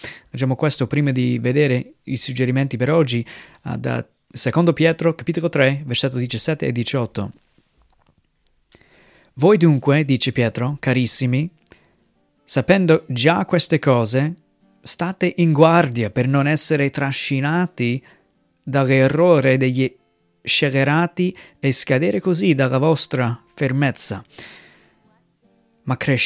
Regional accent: United States; Italian is a second language; now in Italy; sono missionario con la Chiesa Evangelica, vengo dagli Stati Uniti, sto servendo il Signore qui in Italia dal 2007

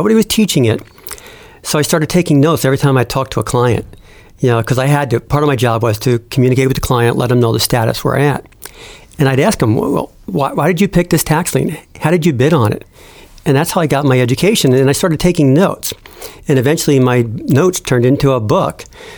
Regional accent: New Jersey, United States; So originally from New Jersey, the northeast part.

